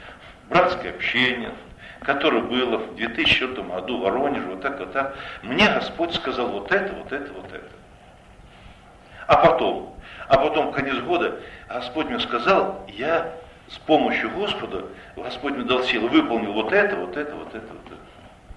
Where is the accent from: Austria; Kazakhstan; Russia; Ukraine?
Kazakhstan; Я казах, гражданин Казахстана, у меня знаю казахский язык